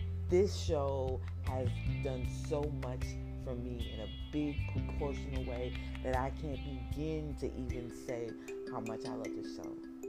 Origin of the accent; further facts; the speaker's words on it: New Jersey, United States; also born or lived in Newark; And I call myself … because I was born in Newark, New Jersey, but raised in South New Jersey.